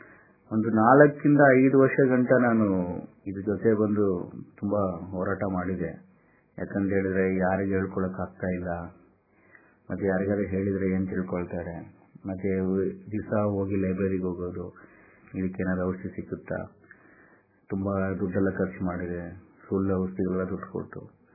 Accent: Bengaluru, Karnataka, India; ನಾನು ಬೆಂಗಳೂರಲ್ಲಿ ಹುಟ್ಟಿ ಬೆಳೆದಿದ್ದು

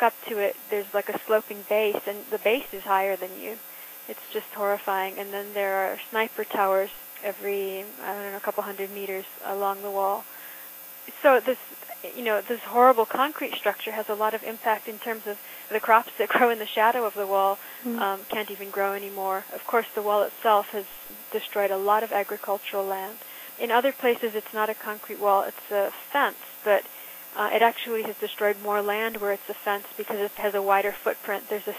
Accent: South Africa; I grew up in South Africa, and I really, you know, I was raised during a time when I was a teenager

